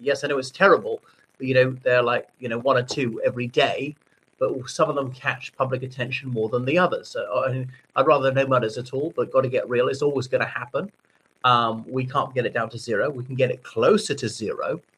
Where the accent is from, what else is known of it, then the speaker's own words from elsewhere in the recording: Ireland; from Ireland.